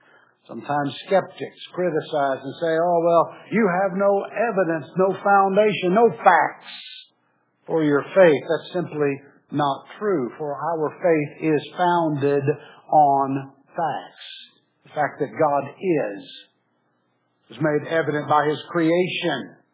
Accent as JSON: {"language": "English", "region": "Missouri", "country": "United States", "said": "Now, I'm from Missouri, and our state motto is \"Show Me.\""}